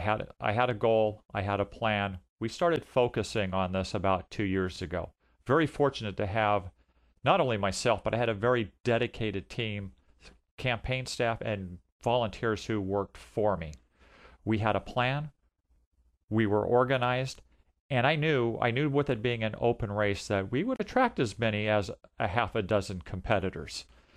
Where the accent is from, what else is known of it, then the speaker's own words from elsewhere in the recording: San Jose, California, United States; I grew up in San Jose, California.